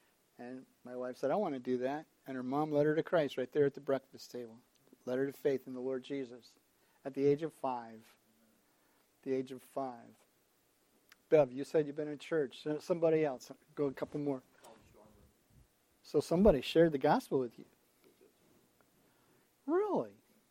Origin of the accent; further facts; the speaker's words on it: Alpena, Michigan, United States; I was from Alpena. Petoskey area, Gaylord area, Alpena. We were from all of northern Michigan.